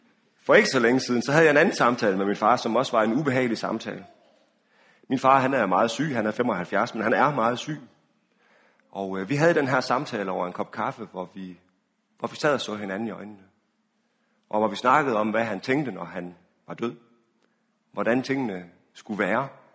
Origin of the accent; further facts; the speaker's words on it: Frederikshavn, North Denmark Region, Denmark; som er den ø, der ligger ude foran Strandby, op ved Frederikshavn, hvor jeg kommer fra.